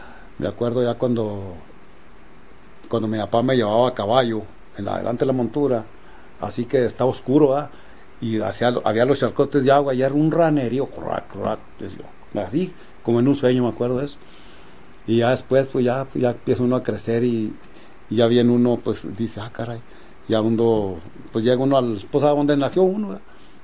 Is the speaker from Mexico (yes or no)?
yes; Chihuahua, Mexico; Yo nací en Chihuahua, en la ciudad de Chihuahua, en una parte que le está elegido La Cientita, un rancho de La Guaje. De ahí soy original.